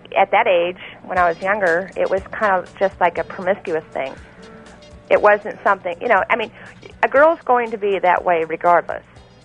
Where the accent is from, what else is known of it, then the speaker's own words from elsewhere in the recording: Philadelphia, Pennsylvania, United States; I'm a prostitute from Philadelphia.